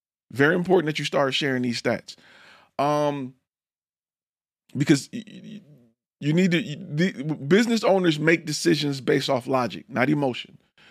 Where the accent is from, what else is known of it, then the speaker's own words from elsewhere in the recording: Detroit, Michigan, United States; I'm from Detroit.